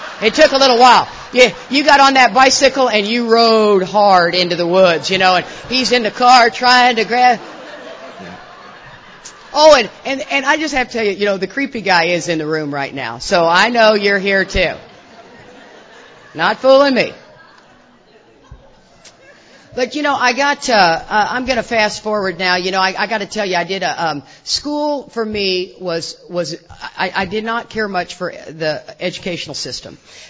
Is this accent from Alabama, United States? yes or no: no; Houston, Texas, United States; It looked pretty normal, and I grew up in Houston, Texas.